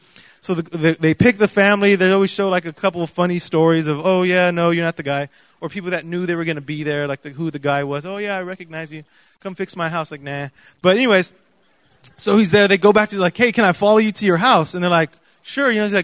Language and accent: English; Minnesota, United States; born there; I was born in Minnesota, actually